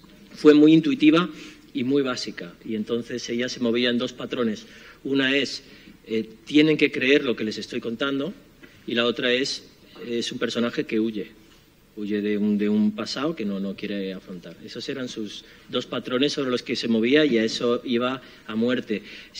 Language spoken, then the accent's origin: Spanish; Spain; Mi padre era chileno, mi madre española, y siempre he mantenido ese vínculo. Pero no puedo negar que me he criado en España y me siento español.